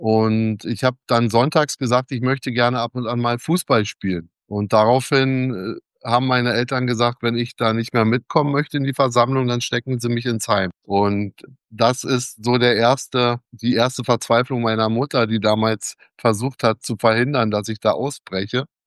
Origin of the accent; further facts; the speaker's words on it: Berlin, Germany; Ich bin in Deutschlands größter Hochhaussiedlung groß geworden, dem Märkischen Viertel Berlin. Und da haben zeitweise 60.000 Menschen gewohnt auf ein paar Quadratkilometern.